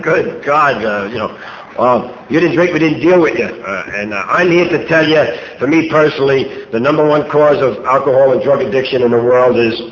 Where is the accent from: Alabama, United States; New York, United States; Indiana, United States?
New York, United States; Brooklyn; I come from Brooklyn